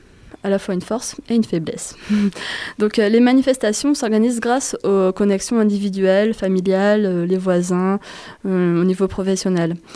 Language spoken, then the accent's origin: French; France; comme chez nous en France